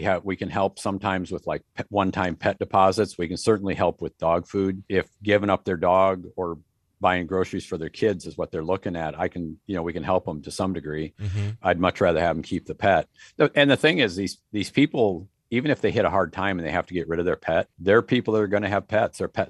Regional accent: Austin, Texas, United States; When people hear I'm from Austin, they get all a little warm spot in their heart if they're pet centric people.

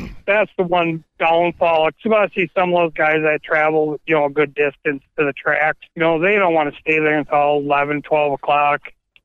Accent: Sun Prairie, Wisconsin, United States; down from where I'm from Sun Prairie originally.

